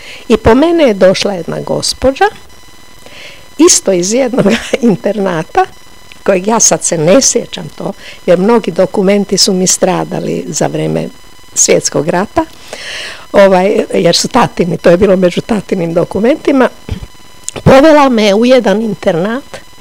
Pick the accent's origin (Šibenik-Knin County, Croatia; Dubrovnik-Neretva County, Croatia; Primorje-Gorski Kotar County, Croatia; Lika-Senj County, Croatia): Lika-Senj County, Croatia; Gospić; born there; Ja sam rođena u Gospiću, jer su moji tada živjeli, moja mama u Karlobagu, kada se, a Gospić je bila bolnica. I tata je poslije iz Karlobaga bio premešten u jedan zaselak odmah kod Gospića koji se zove Trnovac